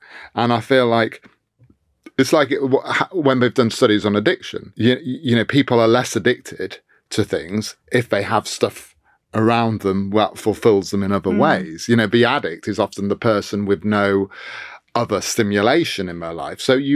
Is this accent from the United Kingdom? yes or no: yes; Newark-on-Trent, East Midlands, United Kingdom; my hometown has finally got a Waterstones. I think we were like the 600th Waterstones or something, like within the last year. It never had a bookshop when I was growing up, Newark-on-Trent in Nottinghamshire.